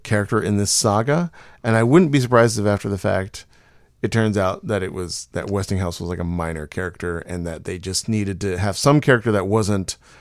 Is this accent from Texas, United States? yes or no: yes; Houston, Texas, United States; And I don't like Houston that much, even though I'm from Houston.